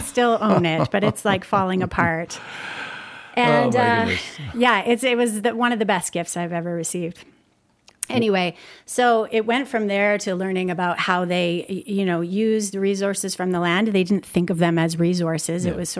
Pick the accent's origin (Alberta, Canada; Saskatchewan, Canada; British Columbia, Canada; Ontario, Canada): British Columbia, Canada; Kelowna; as a child growing up in Kelowna on this little hobby farm, we were surrounded by a lot of natural spaces, undeveloped hills and, you know, the ponderosa pine and bunch grass ecosystem